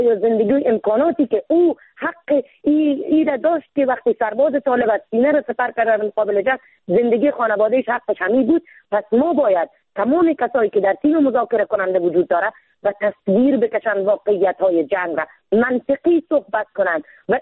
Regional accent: Afghanistan; من زن افغان هستم

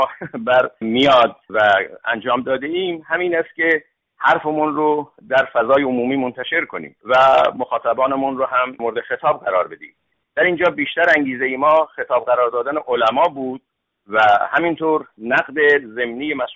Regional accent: Iran; همه ما ایرانی هستیم

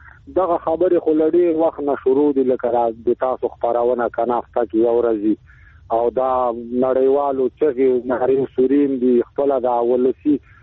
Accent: Afghanistan; moved away; زه افغان مهاجر یم، کډلی زدران یم

